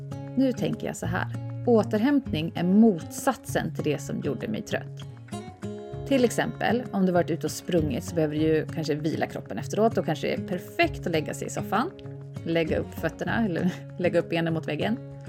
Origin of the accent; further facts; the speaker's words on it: Uppsala, Uppsala County, Sweden; Som gammal Uppsalabo är det lite konstigt att den här Valborgsveckan, eller sista april som vi säger i Uppsala, går så obemärkt förbi nu för tiden.